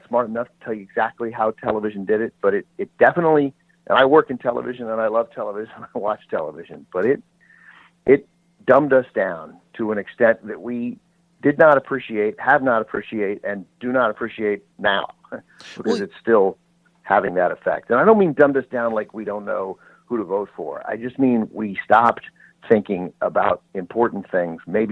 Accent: United States; And as an American, we don't talk about it.

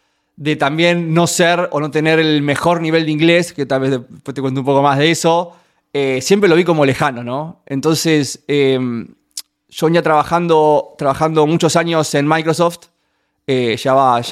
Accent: Villa Madero, Buenos Aires Province, Argentina; now in Miami, United States; Y digo que soy de barrio porque nací en un barrio de clase media argentina, que se llama Villa Madero. Que está ahí justito muy enfrente, cerquita de Mataderos, cerca del aeropuerto de Ezeiza.

